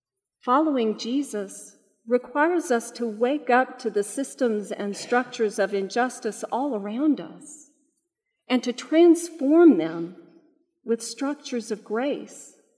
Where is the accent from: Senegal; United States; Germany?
United States; the South; I am a Southerner born and raised. I love the land and the people of the South. I love the rhythm and color of Southern speech.